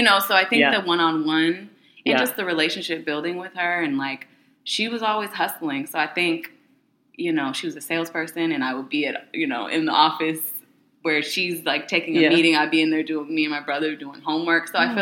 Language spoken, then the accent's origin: English; Sacramento, California, United States; High school, I was in Sacramento. That's where I was